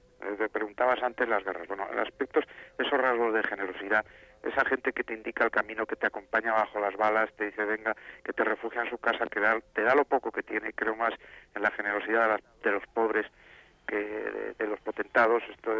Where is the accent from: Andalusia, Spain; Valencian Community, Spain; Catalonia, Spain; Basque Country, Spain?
Basque Country, Spain; Guernica; now in Madrid, Spain; este Madrid al que llegué yo desde Guernica y desde mi tierra hace muchos años